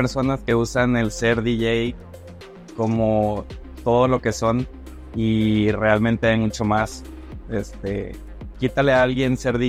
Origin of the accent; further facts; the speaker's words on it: Mexicali, Baja California, Mexico; also born or lived in San Diego, United States; Yo soy de Mexicali, Baja California.